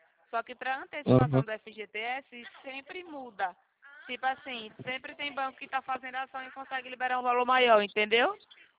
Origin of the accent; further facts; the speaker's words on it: Maceió, Alagoas, Brazil; now in São Paulo, Brazil; a voz do sotaque que eu achei parecido com o meu, eu sou de Maceió. Só que eu tô em São Paulo, né? Trabalhando.